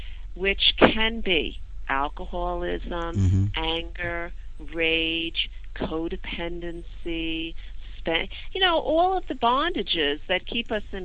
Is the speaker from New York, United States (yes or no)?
yes; Kingston, New York, United States; And I was born and raised in Kingston, New York, which is up on the Hudson River.